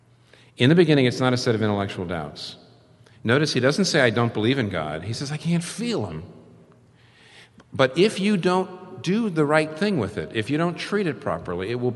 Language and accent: English; United States; I am American. I married American. I begat three Americans. I'm irrevocably American.